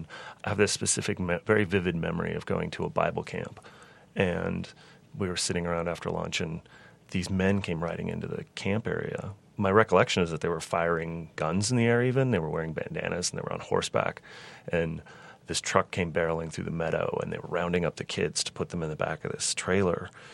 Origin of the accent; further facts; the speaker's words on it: Missoula, Montana, United States; But I grew up in Missoula, which is a college town